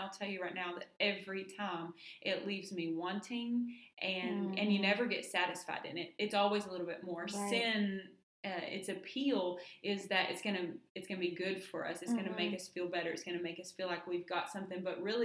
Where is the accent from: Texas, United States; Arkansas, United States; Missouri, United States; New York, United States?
Texas, United States; Longview; We're from Longview, Texas, and I didn't have a whole lot of friends.